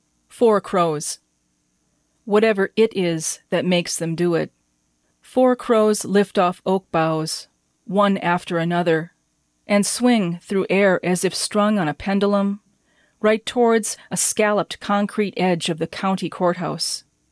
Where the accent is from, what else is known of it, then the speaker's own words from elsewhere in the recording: Esko, Minnesota, United States; I'm from Esko, Minnesota